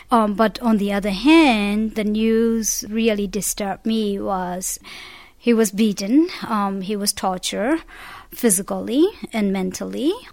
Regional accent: Myanmar; English is a second language; now in United States; Our heart is in Burma. We were born in Burma. We were raised in Burma.

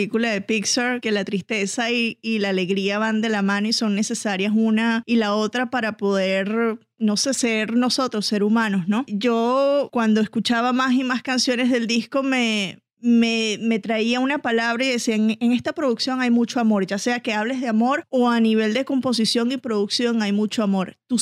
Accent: Venezuela; Y hasta yo, que soy venezolana, pero en Venezuela se escucha mucho vallenato, demasiado vallenato.

